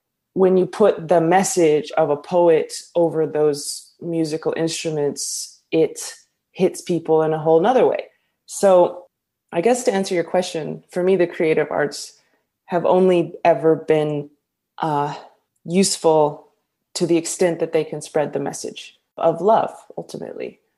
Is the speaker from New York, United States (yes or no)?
no; Taos, New Mexico, United States; So in that manner, I present myself as a Diné woman. And I grew up in Taos, New Mexico.